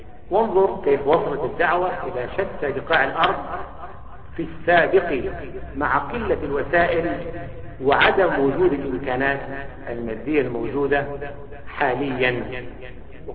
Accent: Egypt; فمثلا عندنا في مصر، احنا نتكلم الآن في مصر

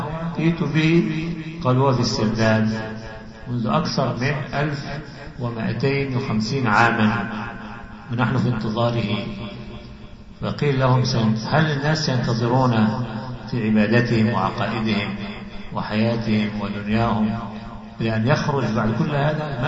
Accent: Egypt; كما حصل عندنا في مصر وكما حصل في البلدان حولنا

